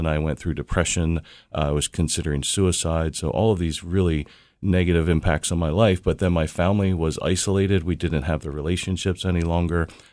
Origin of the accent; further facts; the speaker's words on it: Baltimore, Maryland, United States; I'm from Baltimore, Maryland, actually, right in Hamden. That's where I grew up.